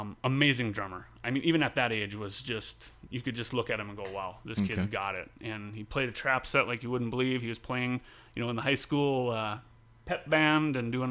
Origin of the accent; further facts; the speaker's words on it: Pekin, North Dakota, United States; I'm from Pekin, North Dakota.